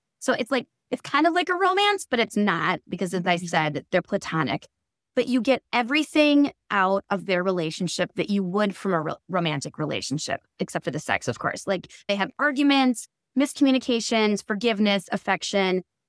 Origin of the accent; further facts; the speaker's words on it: Milwaukee, Wisconsin, United States; And I'm actually born and raised in Milwaukee, and so I loved seeing the landscape through Matthew's eyes.